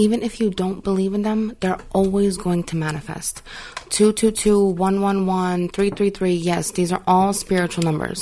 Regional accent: New York, United States; also born or lived in Philadelphia; when I was my kids' age, I grew up in New York, Philly. I was taking buses.

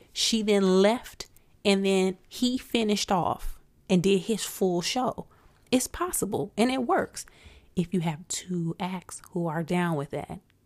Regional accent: Flint, Michigan, United States; more relatable to me as a girl growing up in Flint

